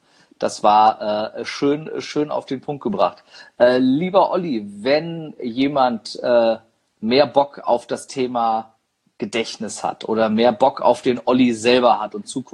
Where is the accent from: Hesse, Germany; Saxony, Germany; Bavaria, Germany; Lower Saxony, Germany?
Hesse, Germany; Niedernhausen; Da bin ich übrigens aufgewachsen in Niedernhausen.